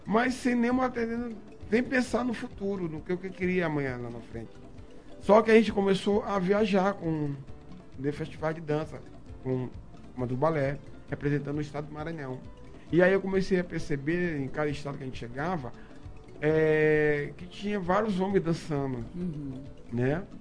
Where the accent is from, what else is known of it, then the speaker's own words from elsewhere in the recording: Bolivia; now in Brazil; Mas eu sou boliviano, viu?